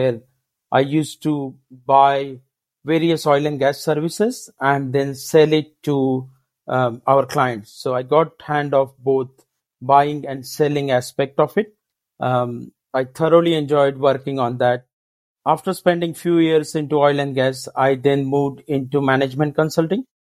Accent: India; born and raised in India.

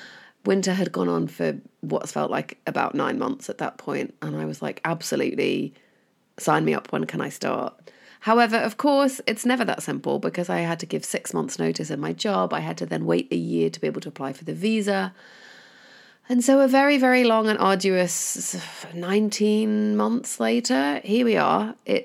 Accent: United Kingdom; I am a British person. I'm based in Manchester and I wanted to make this podcast to document my journey as I relocate with my child to Los Angeles

